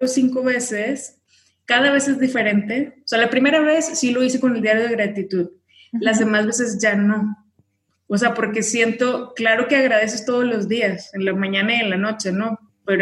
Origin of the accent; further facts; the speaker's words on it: Tamaulipas, Mexico; now in Mexico City, Mexico; vivo en Ciudad de México, pero soy de Tamaulipas, tengo ya 7 años viviendo acá, y bueno, sí es un cambio de ciudad y de todo, ¿no? Del norte a la Ciudad de México.